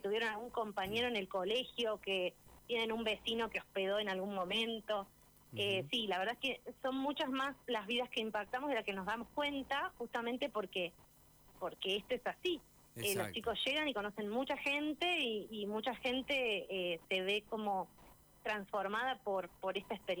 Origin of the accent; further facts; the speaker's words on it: Argentina; cómo vivimos acá, cómo somos los argentinos.